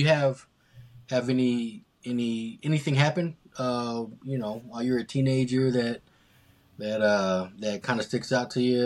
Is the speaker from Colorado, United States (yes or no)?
yes; Denver, Colorado, United States; You know, I grew up in Park Hill, but I rarely went to Montbello.